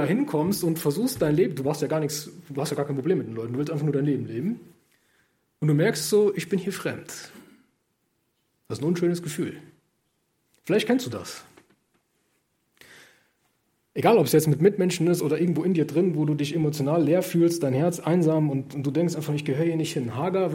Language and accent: German; North Rhine-Westphalia, Germany; now in Saarland, Germany; Ich komme aus Nordrhein-Westfalen. Im Saarland anzukommen, ist tatsächlich eine Hürde.